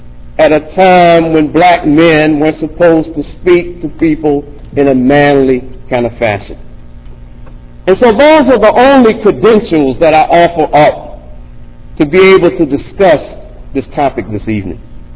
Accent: North Carolina, United States; born or raised there

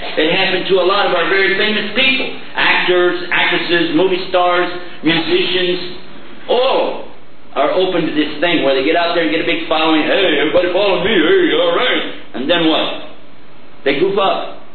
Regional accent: Texas, United States; Let me tell you a little story. I'm from Texas, okay? In Texas, we got a saying

